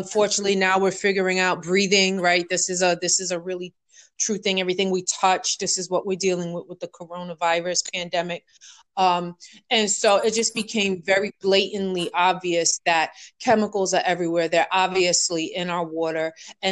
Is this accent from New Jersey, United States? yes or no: no; Bronx, New York, United States; I'm from the Bronx originally, so most of us grew up with the notion that New York City has the best water, right?